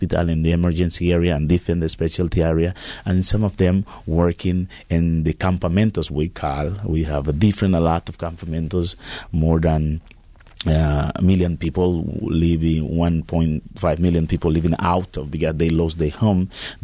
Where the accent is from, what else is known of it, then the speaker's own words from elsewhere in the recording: Honduras; English is a second language; because I'm from Honduras, who is one of the more poorest country of Latin America too.